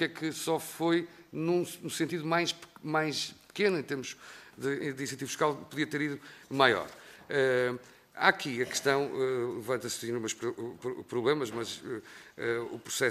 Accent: Norte, Portugal; eu até sou do Minho, o braço dado com a Galiza

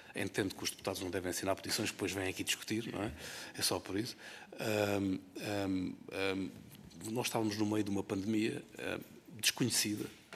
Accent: Algarve, Portugal; eu sou do Algarve, não é?

